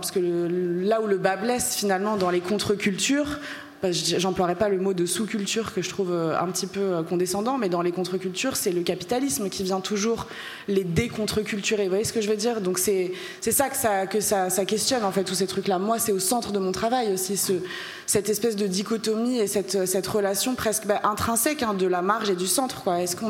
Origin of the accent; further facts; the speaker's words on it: Algeria; je suis algérienne, je suis née en Algérie, je suis une personne queer, je suis une personne identifiée comme femme